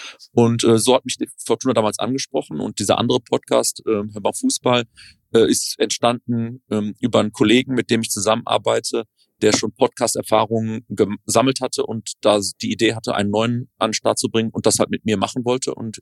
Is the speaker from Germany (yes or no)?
yes; Düsseldorf, North Rhine-Westphalia, Germany; ich bin gebürtiger Düsseldorfer und ich bin damit groß geworden, dass man Fortuna-Fan ist.